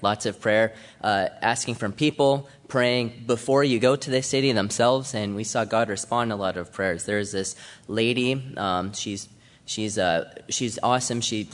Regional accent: Colorado, United States; I'm from Colorado

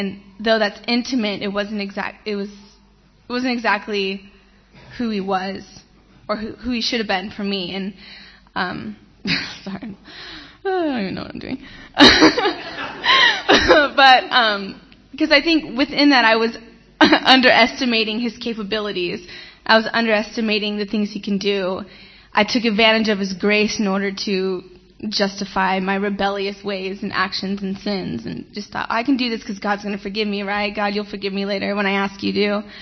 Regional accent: Whittier, California, United States; I'm from Whittier, California. It's about 30 minutes out of L.A.

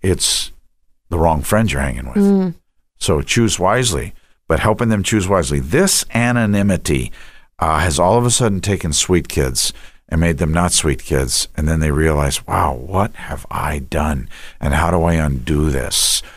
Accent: New York, United States; I would walk in a store in New York, I grew up in New York

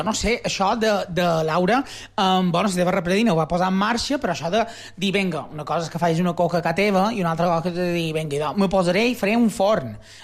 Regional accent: Consell, Balearic Islands, Spain; Bueno, clar, és que per qui som de Consell tampoc no mos imaginam Consell fora

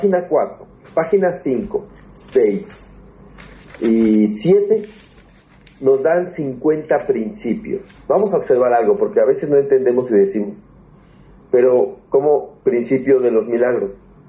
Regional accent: Mexico; Vamos a por ello, como dicen los españoles también, aunque soy mexicano, pero yo ya soy de todos los países a los que voy.

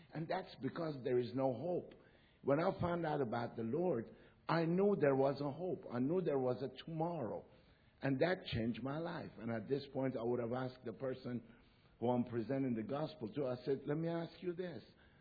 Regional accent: Iran; English is a second language; moved away; I come from Iran as a foreigner.

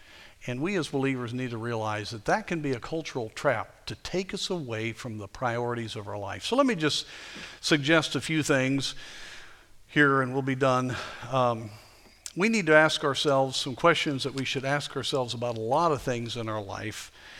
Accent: Chicago, Illinois, United States; well, anyway, you know, I feel a little better because I was from Chicago

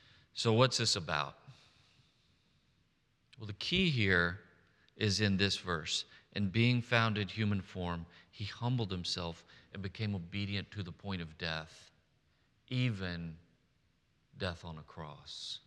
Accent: Fort Worth, Texas, United States; When I was a kid, I grew up in Fort Worth, Texas, and I used to love to go to Six Flags Over Texas.

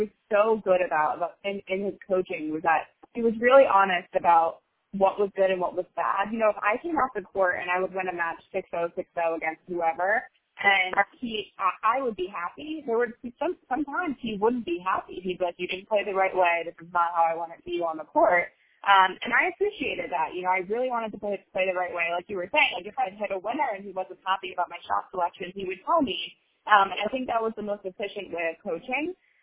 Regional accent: New Jersey, United States; now in New York City, United States; ironically, we were both from the Northeast. So he was from Westchester, New York, and I was from Jersey.

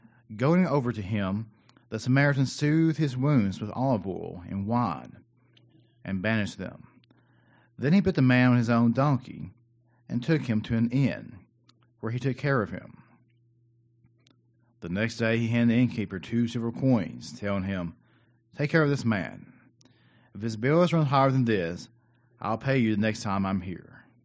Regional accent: Tennessee, United States; Well, we say, no, we're from McMinn County. You know, we're not like those people from Polk. We're Megs.

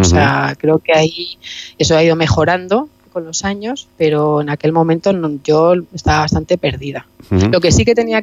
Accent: Bilbao, Basque Country, Spain; also born or lived in Madrid; now in Mallorca, Spain; Entonces yo siempre reclamo mi origen de Bilbao, no sé, me siento como bilbaína de corazón uh-huh. y ahora mallorquina de adopción.

